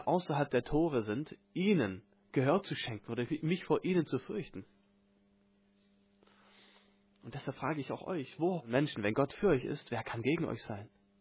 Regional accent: United States; Wo ich herkomme. In den Vereinigten Staaten

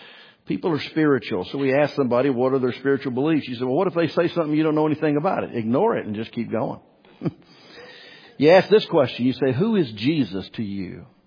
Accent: United States; born there; I was born in the United States. So by default, you know, I must be a Christian.

